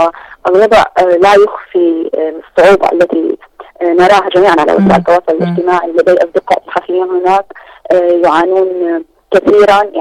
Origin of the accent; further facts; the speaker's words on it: Syria; أنا كامرأة سورية أشعر كما تشعر السيدة الفلسطينية الآن